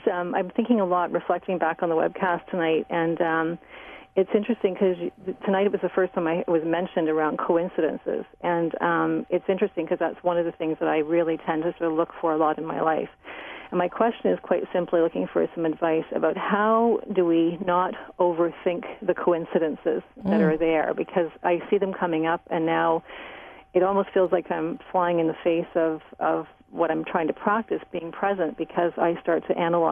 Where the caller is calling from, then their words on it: Kingston, Ontario, Canada; Kingston, Ontario, Canada.